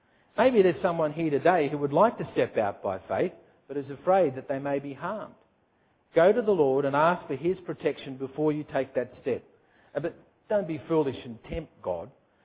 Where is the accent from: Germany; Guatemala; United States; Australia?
Australia; Tamworth, New South Wales; I was born and raised in Tamworth, in northern New South Wales, country music capital.